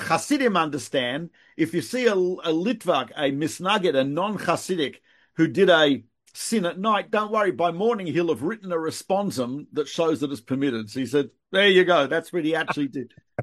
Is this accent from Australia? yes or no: yes; Australia; now in United States; I came from Australia.